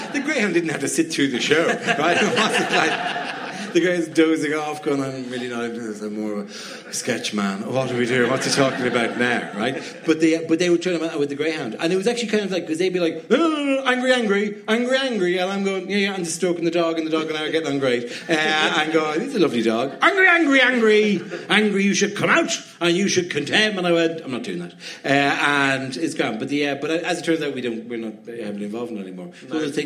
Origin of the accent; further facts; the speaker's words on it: Ireland; I'm Irish. I'm in the Viking nation.